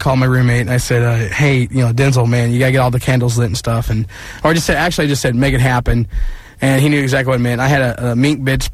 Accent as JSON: {"language": "English", "region": "Georgia", "country": "United States", "lives_now": "Tarzana, United States", "said": "From Georgia."}